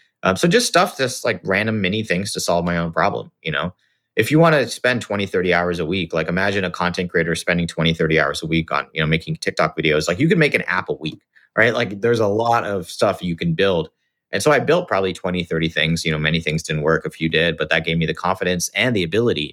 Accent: Singapore; moved away as an adult; So I grew up in Singapore. To sort of Indian parents. And then I went to the US for college, went to USC

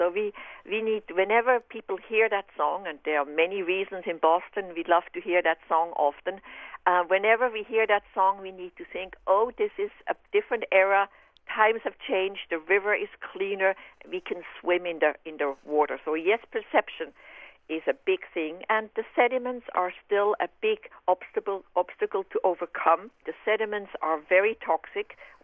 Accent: Switzerland; moved away; I grew up in Switzerland swimming in rivers, and when I first immigrated in 1979, that was my first wish.

